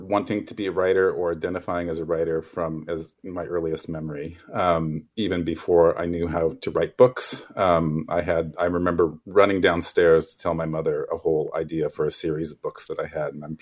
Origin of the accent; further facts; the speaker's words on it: Oskaloosa, Iowa, United States; Yeah, I grew up in Oskaloosa. My mom still lives there.